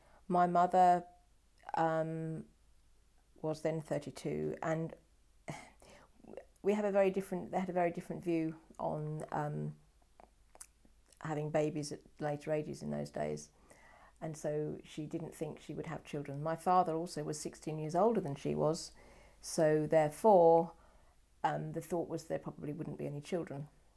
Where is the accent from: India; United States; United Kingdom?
United Kingdom; Eastbourne, South East England; born there; I'm 52 years old. My date of birth is the 11th of the 5th, 1960, and I was born in Eastbourne, East Sussex.